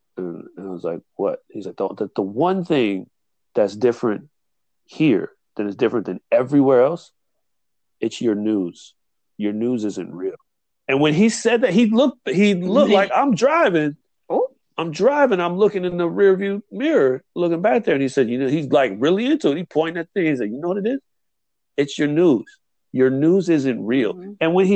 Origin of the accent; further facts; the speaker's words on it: India; I said, "I'm from India."